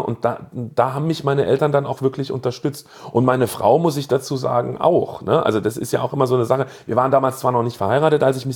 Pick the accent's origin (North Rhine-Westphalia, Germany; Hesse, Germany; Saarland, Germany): Saarland, Germany; bei uns im Saarland